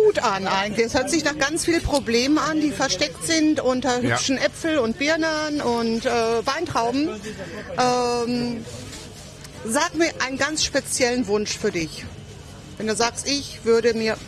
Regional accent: Greece; Ich bin Griechin.

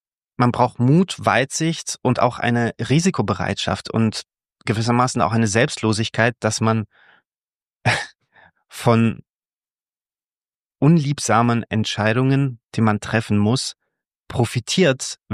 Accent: Romania; Also meine Heimat ist da, wo die Menschen sind, die ich liebe und die mich zurücklieben. Und das, in Rumänien war das so lange so, bis meine Großeltern noch gelebt haben.

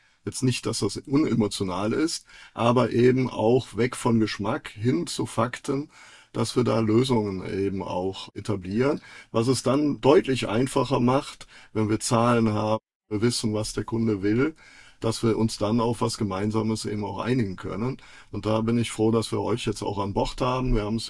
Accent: Cologne, North Rhine-Westphalia, Germany; Ich komme aus dem Rheinland, aus Köln

